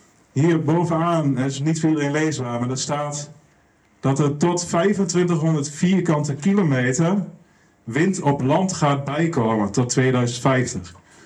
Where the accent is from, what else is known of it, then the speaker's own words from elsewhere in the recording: Hellendoorn, Overijssel, Netherlands; born there; Ik ben geboren in Hellendoorn.